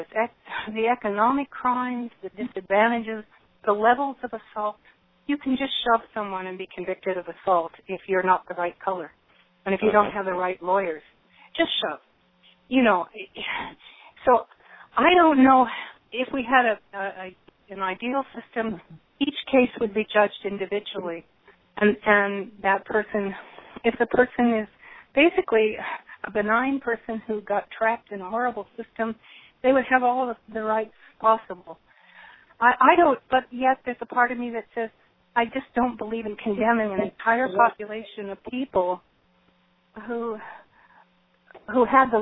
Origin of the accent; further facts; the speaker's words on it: Portland, Oregon, United States; I'm from Portland, Oregon, Multnomah Friends Meeting.